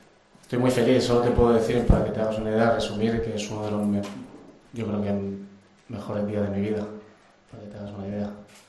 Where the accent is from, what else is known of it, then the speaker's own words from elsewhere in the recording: Extremadura, Spain; now in Gijón, Spain; Sabéis que soy extremeño, pero me siento un Gijonés más. Tengo aquí a mi mujer y a mi hija.